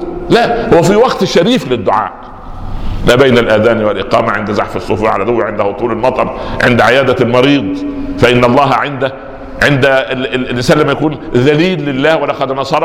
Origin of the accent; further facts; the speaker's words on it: Minya Governorate, Egypt; في صعيد مصر، يعني جوار قريتي، مدينة اسمها البهنسة